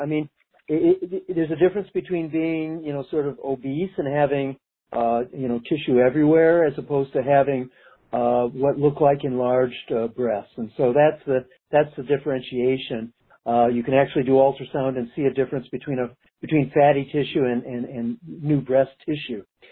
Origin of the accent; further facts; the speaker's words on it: Michigan, United States; now in Seattle, United States; So I grew up in Michigan and got an MD, PhD at the university there.